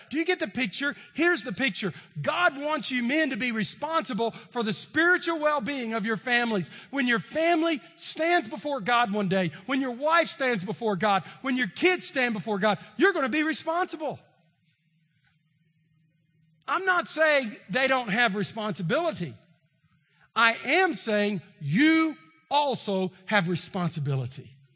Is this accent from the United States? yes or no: yes; Texas, United States; I'm from East Texas. And we got a lot of warts in East Texas